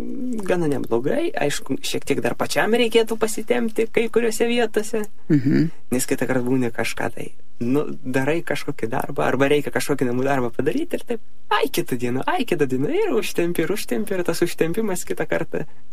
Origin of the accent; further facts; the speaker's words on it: Simėnai, Tauragė County, Lithuania; Gyvenu aš Simėnų kaime, Šilalės rajone, jau nuo pat vaikystės savo tam gimtajame kaime.